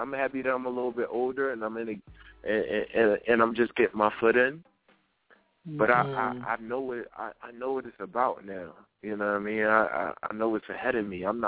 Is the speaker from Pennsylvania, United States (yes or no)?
yes; Philadelphia, Pennsylvania, United States; I pray for that man, and I wish him the best, because I'm from Philly, and It's a bad feeling.